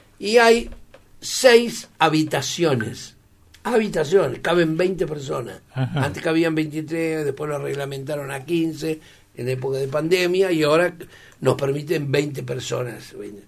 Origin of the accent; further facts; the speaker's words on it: Mar del Plata, Buenos Aires Province, Argentina; moved away as an adult; Mar del Plata, que es mi ciudad, yo nací en Mar del Plata. Yo soy marplatense, así viví hasta los 21 años.